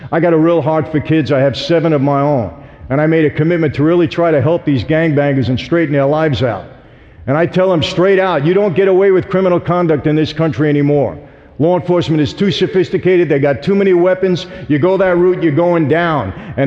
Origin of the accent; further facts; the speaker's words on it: Brooklyn, New York, United States; born there; I was born in Brooklyn, where there are five organized crime, La Cosa Nostra families, mafia families.